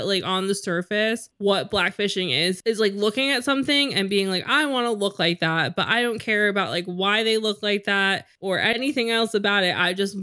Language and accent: English; United States; especially in America, because we're American focused on a lot of this stuff.